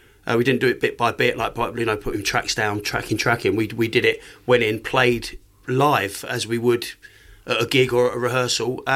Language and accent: English; London, United Kingdom; moved away; I came from London 35 years ago and I wouldn't live anywhere else. I love it here.